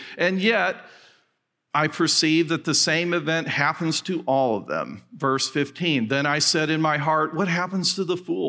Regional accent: Fresno, California, United States; I'm from Fresno, California, which right now destroys my credibility with about 30% of you. But there it is, Fresno, California. It's located in the Central Valley of California

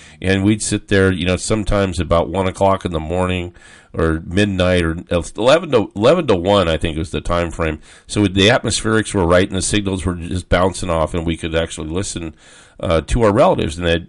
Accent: Orange, California, United States; also born or lived in Pennsylvania, United States; I mean, I was 6 months old when we moved out. But we had relatives back east. Back east. You remember that? Back east. And we lived in Orange, California.

